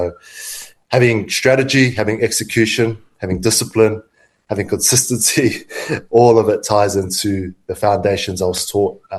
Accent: Auckland, New Zealand; Grew up in Auckland, New Zealand. I was your typical half-caste kid back in the day. Had an identity crisis.

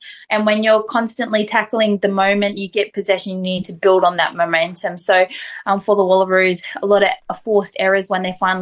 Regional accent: Papua New Guinea; I love being able to go back to my home country and to play footy over there as well.

